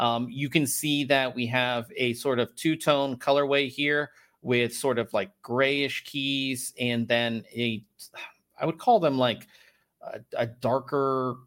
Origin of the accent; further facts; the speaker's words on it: Pittsburgh, Pennsylvania, United States; now in San Diego, United States; I'm not from San Diego, or we can like handle rainfall back in Pittsburgh